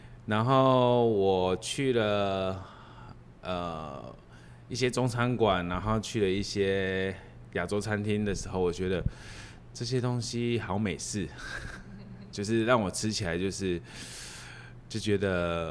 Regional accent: Tainan, Taiwan; 我来自台湾台南，那

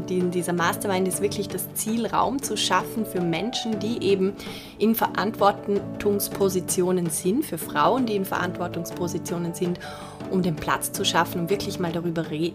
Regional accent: Vorarlberg, Austria; von einem der größten Sozialdienstleister in Vorarlberg, wo ich herkomme

